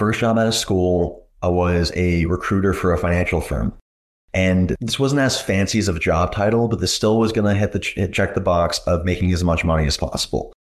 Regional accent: Northeast, United States; I'm from the Northeast, come from a Jewish background. I went to a prep school.

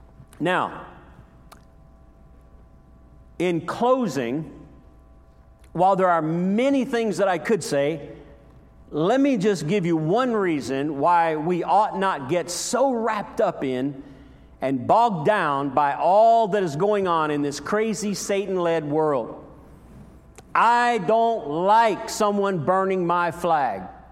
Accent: United States; I'm American. I bleed red, white, and blue. I am American.

